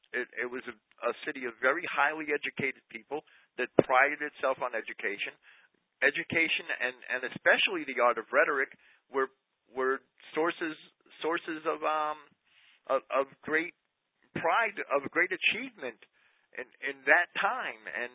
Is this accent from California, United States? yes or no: no; New Jersey, United States; also born or lived in Virginia; Now, I'm from New Jersey.